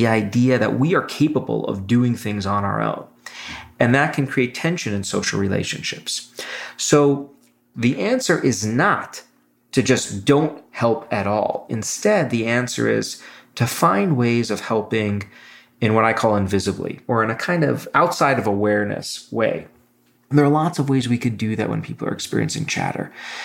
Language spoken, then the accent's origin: English; Brooklyn, New York, United States; I always feel the need to say safe because where I grew up in Brooklyn, parks were not safe.